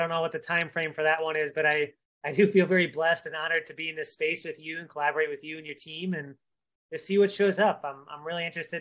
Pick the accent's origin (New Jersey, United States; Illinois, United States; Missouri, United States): Missouri, United States; St. Louis; But the reality is I did grow up in the Midwest. So Midwestern boy, Bible Belt. I grew up in the St. Louis region, spent most of my formative years.